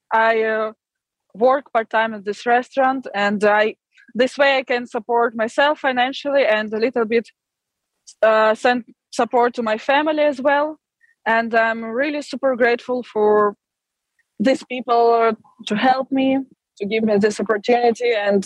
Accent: Ukraine; English is a second language; right now, since my hometown and home is destroyed and occupied, I love city. I lived there for last 2 years because of study, or 3 years.

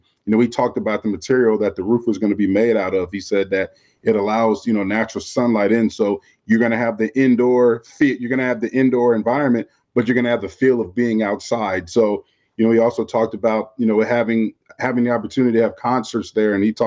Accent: Florida, United States; I'm a guy from Florida, so I hated bear weather because it was snow, rain, sleet, or whatever, the wind.

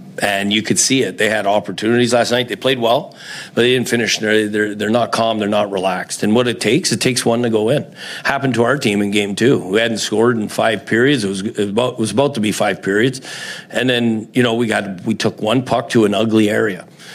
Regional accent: Montreal, Quebec, Canada; growing up in Montreal.

